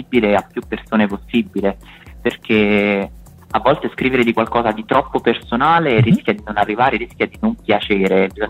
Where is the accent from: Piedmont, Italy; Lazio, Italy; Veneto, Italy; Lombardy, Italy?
Lazio, Italy; Terracina; Sì, allora io sono di Terracina, in provincia di Latina